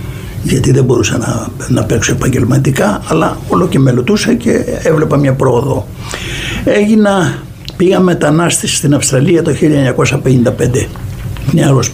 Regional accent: Kalamata, Peloponnese, Greece; Κατάγω από την Καλαμάτα.

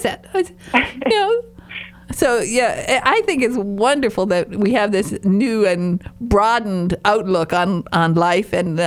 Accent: Michigan, United States; I have a background Finnish American, and I'm from the Northern Michigan, and we talk a little bit funny, or people think we talk a little bit like this

